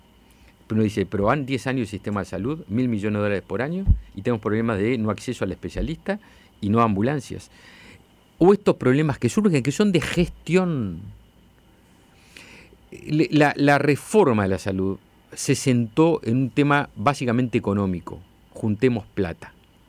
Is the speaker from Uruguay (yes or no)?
yes; Montevideo, Uruguay; que tenemos origen en Montevideo, que somos de aquí de Montevideo